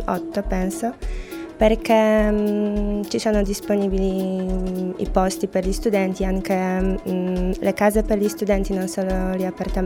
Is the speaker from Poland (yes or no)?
yes; Poland; Italian is a second language; Io sono polacca